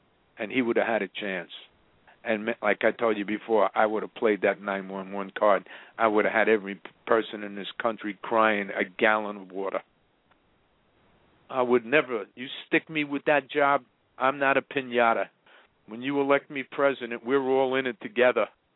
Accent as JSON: {"language": "English", "country": "United States", "said": "I'm an American. I can't do that."}